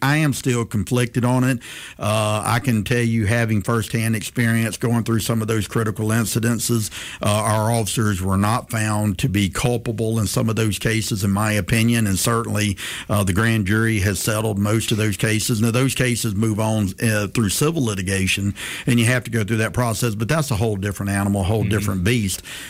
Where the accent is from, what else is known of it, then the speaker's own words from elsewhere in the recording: Prichard, Alabama, United States; I do believe, growing up poor, and we talked about that earlier, where I grew up in Pritchard, I did have a lot of love, faith, and discipline.